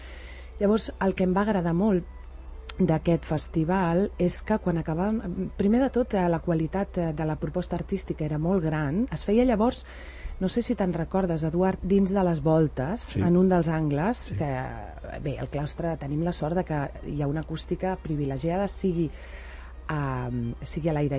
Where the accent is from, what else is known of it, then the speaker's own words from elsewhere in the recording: Sant Cugat del Vallès, Catalonia, Spain; jo ja sabeu que sóc filla de Sant Cugat i a més sóc enamorada d'aquest poble. Jo segueixo dient poble perquè vinc de família de pagesos i traginers, per tant, jo m'hi sento, tot i que ara és una ciutat.